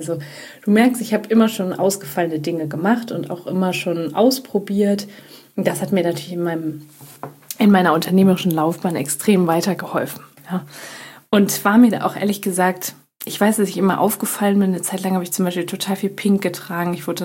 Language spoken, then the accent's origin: German; Düsseldorf, North Rhine-Westphalia, Germany; Ich komme aus Düsseldorf. Ich komme aus einem kleinen, ehrlich gesagt, einem kleinen Teil von Düsseldorf. Das ist schon fast, hat schon fast Dorfcharakter.